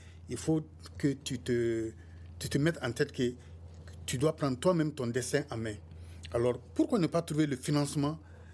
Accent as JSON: {"language": "French", "country": "Mali", "said": "beaucoup d'universités chez nous au Mali."}